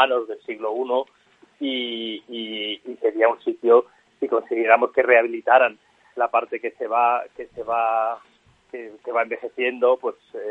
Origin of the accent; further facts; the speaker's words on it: Madrid, Community of Madrid, Spain; born there; yo era urbanita, yo soy madrileño de nacimiento y en el año 2015 decidí hacer un cambio de vida